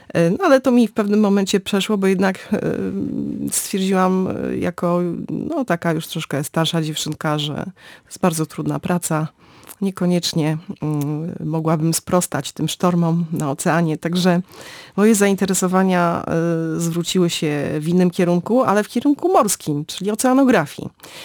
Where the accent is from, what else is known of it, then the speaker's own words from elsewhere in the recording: Gdynia, Pomeranian Voivodeship, Poland; Ja się urodziłam nad morzem, jestem gdynianką i w zasadzie morze towarzyszyło mi naturalnie od zawsze.